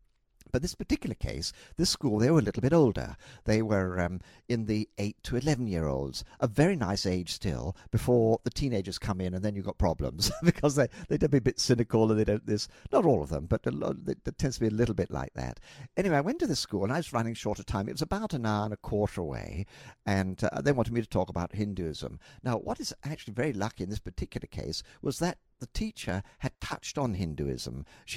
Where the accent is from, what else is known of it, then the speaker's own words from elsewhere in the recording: Ipswich, East of England, United Kingdom; I come from Ipswich, which is a market town, about 120,000 population, and it's the major town in Suffolk.